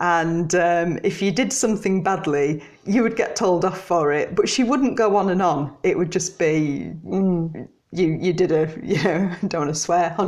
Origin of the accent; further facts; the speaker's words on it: Backbarrow, North West England, United Kingdom; So I grew up in Backbarrow, which is a little village just down the road.